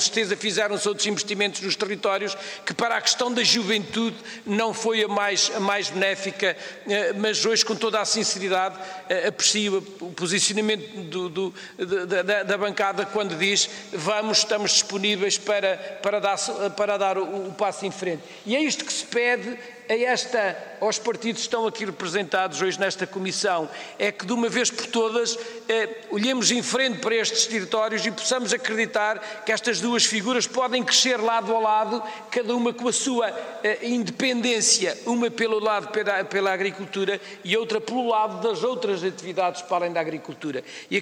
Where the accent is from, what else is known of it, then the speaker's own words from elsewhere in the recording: Norte, Portugal; permitem-me falar desta maneira como transmontano que sou